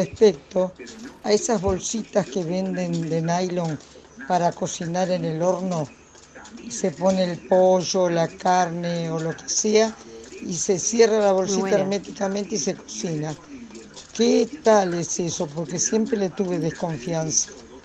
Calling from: Buenos Aires, Argentina; de Mataderos, Cava.

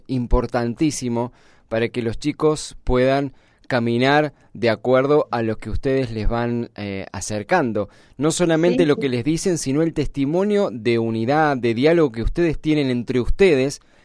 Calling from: General Pacheco, Buenos Aires Province, Argentina; mi esposo se llama Marcelo, tenemos 34 años de casados, somos de General Pacheco, provincia de Buenos Aires.

